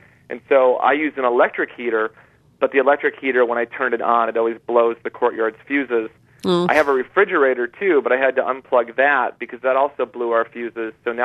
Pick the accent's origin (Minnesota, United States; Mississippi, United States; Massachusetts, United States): Minnesota, United States; now in Beijing, China; I grew up in Minnesota, and I prefer cornfields and winter. So when I moved to Beijing, the topography was quite similar to where I grew up in Minnesota, actually.